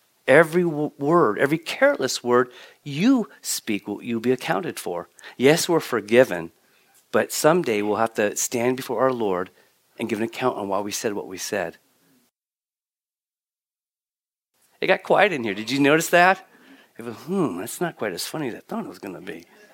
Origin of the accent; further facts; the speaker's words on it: United States; But I love America. I'm an American. I love America.